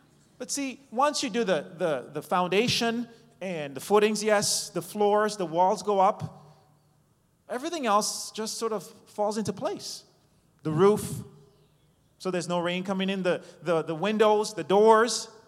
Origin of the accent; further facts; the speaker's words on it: New York City, New York, United States; born there; Toronto, of course. I was born in New York City, actually. So I like going to New York to visit now and then